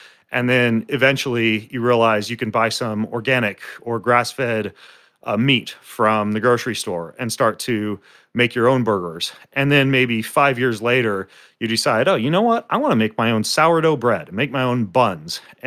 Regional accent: Idaho, United States; Well, I grew up in North Idaho. I was homeschooled.

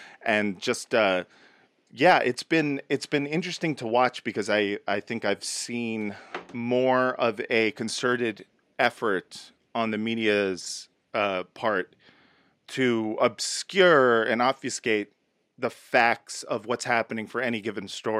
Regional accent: United States; No, I was just going to say, as an American, you know, from like the country, the real America, not from Canada

